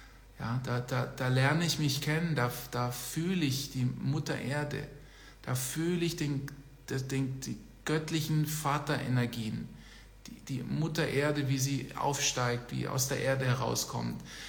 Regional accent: Germany; moved away; Ich komme ja auch aus Germany. Ich habe ja da 20 Jahre gewohnt, bis ich dann, also im Teenageralter dann irgendwann oder kurz Anfang der 20er wieder dann Deutschland verlassen haben.

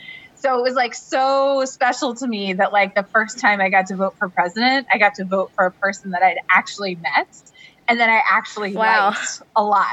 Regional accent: Washington, D.C. area, United States; So I grew up outside Washington, D.C.

